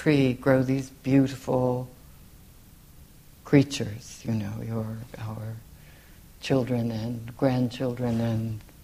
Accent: California, United States; because I'm from California, and California, it's comforting to live in the East, weirdly, if you're from California

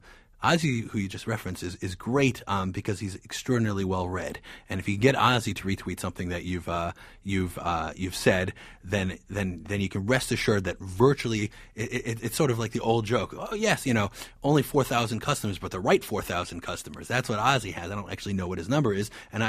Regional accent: New York, United States; as a New Yorker, I'm looking forward to not necessarily being in the thick of, but watching closely as we have a debate about what the future of the city should be like.

